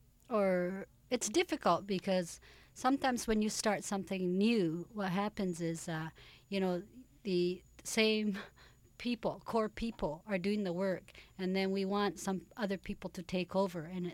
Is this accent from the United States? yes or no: no; British Columbia, Canada; And I was raised in a small town in British Columbia. And I came to Vancouver when I was about 20.